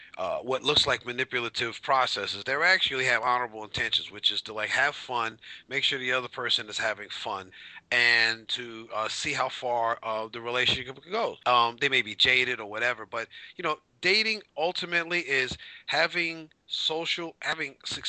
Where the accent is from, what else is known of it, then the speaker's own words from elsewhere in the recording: Bronx, New York, United States; I'm the love coach. And a little bit about my background. I am from the Bronx, go Yankees.